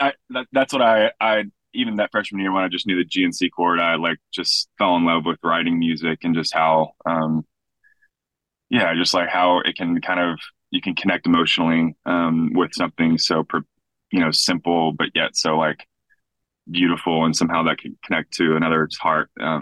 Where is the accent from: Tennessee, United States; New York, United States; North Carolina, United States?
Tennessee, United States; Cookeville; I'm from Middle Tennessee, Cookeville.